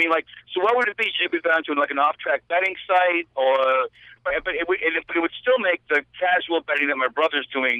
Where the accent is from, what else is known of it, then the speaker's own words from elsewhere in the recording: Syracuse, New York, United States; I was born and raised in Syracuse.